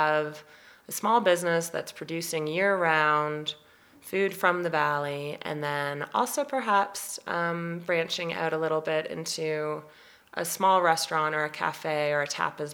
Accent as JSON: {"language": "English", "country": "Canada", "moved": "yes", "lives_now": "Colorado, United States", "said": "I am from Canada, and there are times where I miss certain aspects of Canadian culture"}